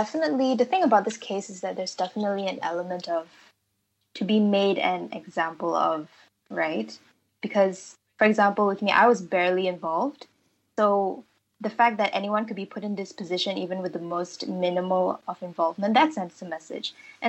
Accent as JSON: {"language": "English", "country": "Malaysia", "said": "collectively as Malaysian people, it is really important that we have people who will say"}